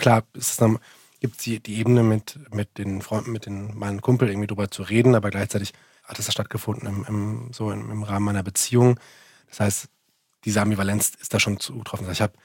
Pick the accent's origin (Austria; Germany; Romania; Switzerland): Germany; Hesse; ich komme aus Mittelhessen